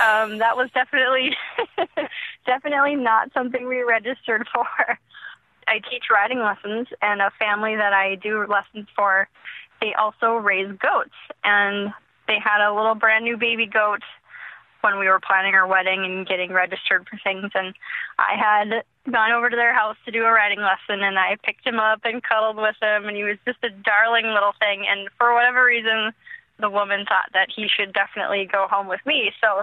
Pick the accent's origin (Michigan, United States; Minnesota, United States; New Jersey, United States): Minnesota, United States; Duluth; I'm 28 years old, and I'm from Duluth, Minnesota.